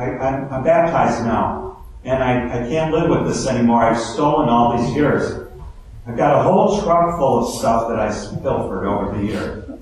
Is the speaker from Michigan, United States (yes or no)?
yes; Detroit, Michigan, United States; You know, I'm from Detroit, and I thought of a story that is true.